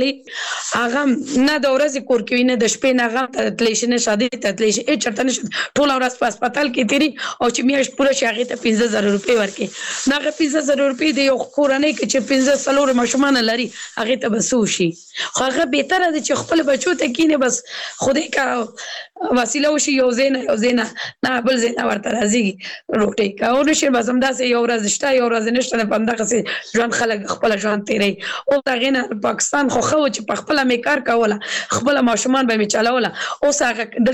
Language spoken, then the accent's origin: Pashto; Kabul, Afghanistan; زه اوس بل ولایت کې سیګم زه خپل د کابل ولایت نه یم